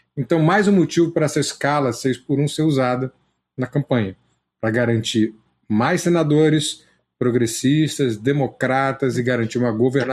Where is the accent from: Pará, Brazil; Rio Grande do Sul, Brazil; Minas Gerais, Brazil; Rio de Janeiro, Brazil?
Rio de Janeiro, Brazil; porque eu sou do Rio de Janeiro